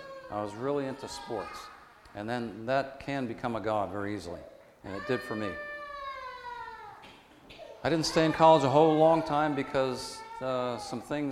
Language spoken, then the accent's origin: English; New York, United States; I grew up in New York State, a very rural type area, not much different from around here. A small town.